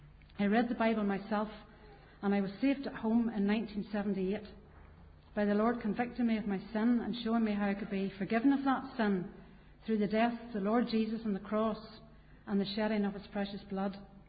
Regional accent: Coleraine, Northern Ireland, United Kingdom; also born or lived in Vera / Garva / Ballymena / Limavady; I was born in Coleraine on the 13th of July 1960, the youngest of three, an older brother and older sister. My dad was on the police, so we moved around quite a bit in early childhood, living in Coleraine, Vera, Garva, Ballymena and Limavady.

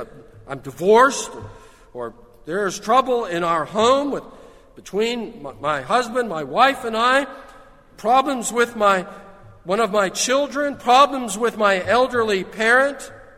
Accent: Los Angeles, California, United States; now in Savannah, United States; That is absolutely hilarious. You people think the traffic is bad. I grew up in Los Angeles. You don't know what bad traffic is.

